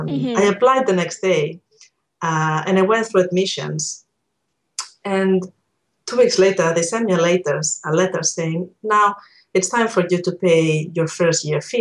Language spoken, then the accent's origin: English; Barcelona, Catalonia, Spain; English is a second language; I'm originally from Barcelona in Spain